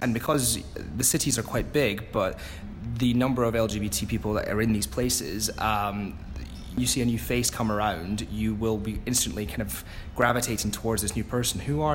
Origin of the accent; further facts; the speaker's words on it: Dollar, Scotland, United Kingdom; I am from Scotland, from a tiny wee village called Dollar. It's about 45 minutes north of Edinburgh and about an hour away from Glasgow